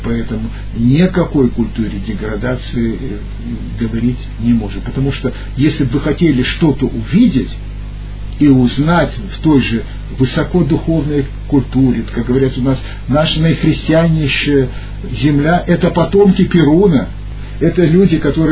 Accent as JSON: {"language": "Russian", "region": "Far East", "country": "Russia", "tie": "born there", "said": "Я родился на Дальнем Востоке, я знаю, что это такое."}